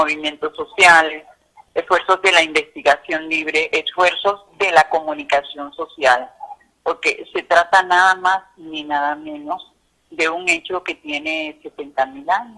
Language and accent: Spanish; Venezuela; now in Mexico; pese a que yo soy venezolana, he tenido muchísimo tiempo trabajando con las políticas públicas de igualdad de México